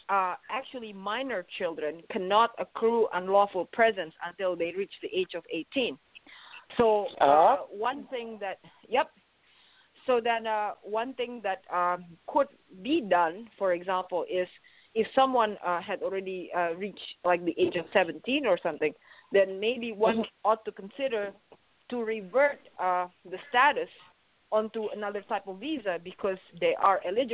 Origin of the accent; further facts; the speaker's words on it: Indonesia; in comparison to my own country, I'm from Indonesia.